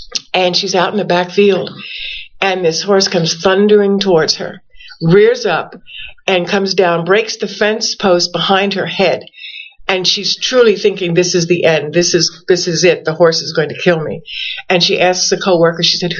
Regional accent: New York City, New York, United States; New York City.

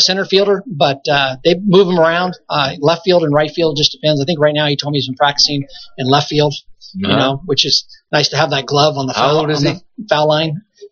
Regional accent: Arcadia, California, United States; That's my home. You know, I'm from Arcadia, so.

